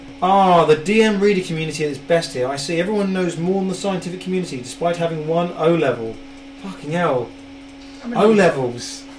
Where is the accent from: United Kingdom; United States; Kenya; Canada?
United Kingdom; Southend-on-Sea, East of England; we're from South End in Essex, and we've been here now for 6 years.